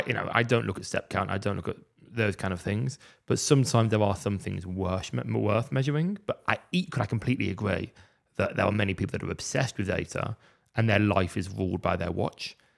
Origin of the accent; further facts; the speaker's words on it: Birmingham, West Midlands, United Kingdom; I'm from Birmingham, yeah.